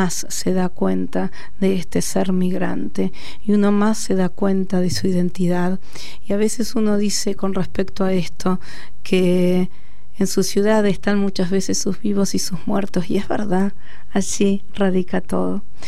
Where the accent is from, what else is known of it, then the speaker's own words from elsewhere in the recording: Carlos Casares, Buenos Aires Province, Argentina; now in Buenos Aires, Argentina; tomo un taxi y me dicen, tiene voz de no ser porteña, no sé por qué, alguna tonadita, y yo digo, soy de Carlos Casares.